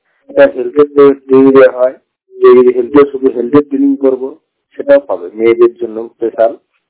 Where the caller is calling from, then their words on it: Adardhan, West Bengal, India; আমি বাঁকুড়া জেলা থেকে বলছি এবং আমার গ্রামের নাম আদারধন।